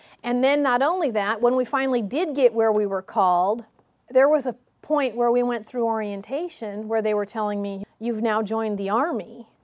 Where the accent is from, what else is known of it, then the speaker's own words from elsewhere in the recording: California, United States; I mean, we're from California, where it's rather liberal, and people wear whatever